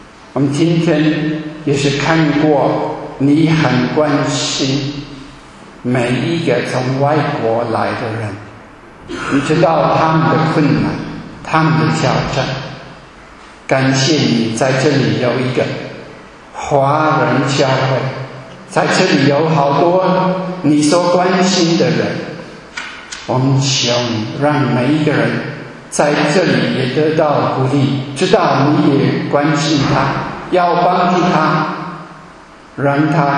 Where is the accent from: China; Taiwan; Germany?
Germany; Chinese is a second language; 可是我们本地人，我们德国人不可以害怕，不可以烦恼，要支持好多人，好多穷人。